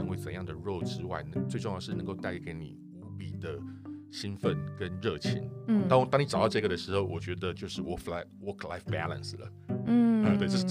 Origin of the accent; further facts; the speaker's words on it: Taiwan; 我们台湾人很常常就是会就是比较 humble， 就是比较谦虚。